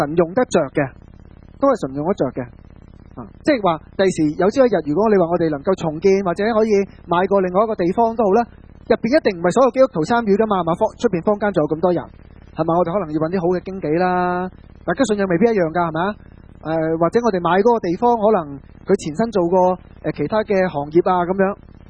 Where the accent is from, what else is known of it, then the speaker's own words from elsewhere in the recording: Foshan, Guangdong, China; 譬如我回佛山呢，其实走过几条街呢，隔离那条村就 有一个祠堂在这里的，